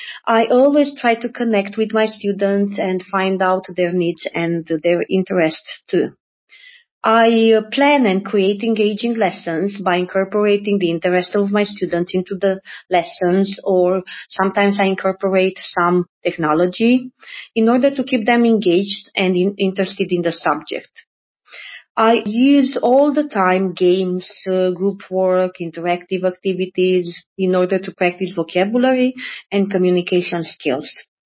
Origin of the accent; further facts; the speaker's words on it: Romania; English is a second language; I am an English teacher from Romania.